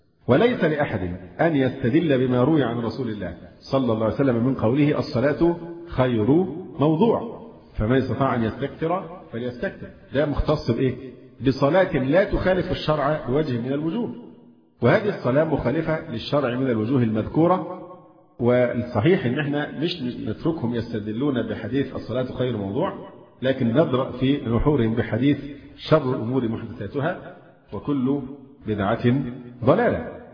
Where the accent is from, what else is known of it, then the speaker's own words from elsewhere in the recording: Egypt; برضو مفروض أن احنا مصريين